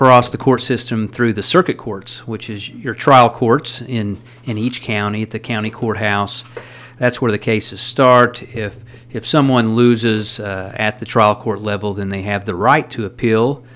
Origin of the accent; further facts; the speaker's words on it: Mount Vernon, United States; Well, I grew up in Mount Vernon, and that's where my wife and I live, and we've raised 3 children in Mount Vernon